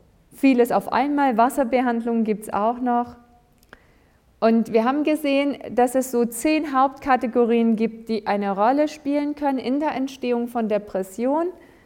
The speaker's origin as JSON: {"language": "German", "town": "Waren", "region": "Mecklenburg-Vorpommern", "country": "Germany", "said": "in Waren, wo ich herkomme, mache ich auch monatlich einen Kochtreff"}